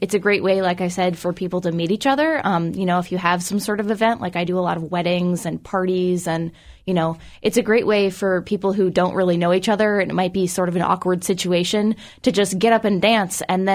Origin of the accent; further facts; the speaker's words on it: Vermont, United States; Yeah, I mean, well, I'm actually from Vermont. The band is from Boston.